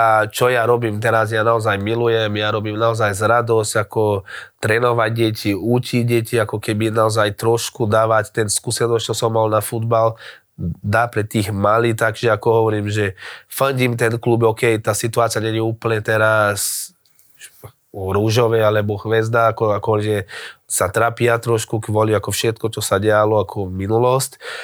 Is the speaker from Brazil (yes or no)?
yes; Brazil; Slovak is a second language; ako u nás v Brazílii